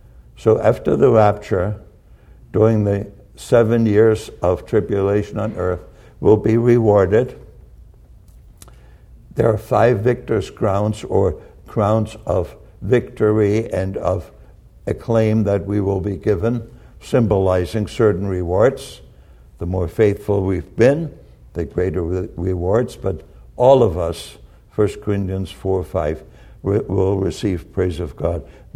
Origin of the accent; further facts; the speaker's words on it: Springfield, Massachusetts, United States; We grew up together in Springfield, Massachusetts, when I came to the United States.